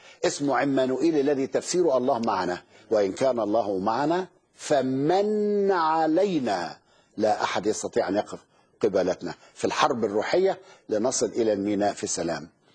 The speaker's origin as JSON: {"language": "Arabic", "country": "Egypt", "said": "وعندنا في مصر لا، ما عملوش حاجه"}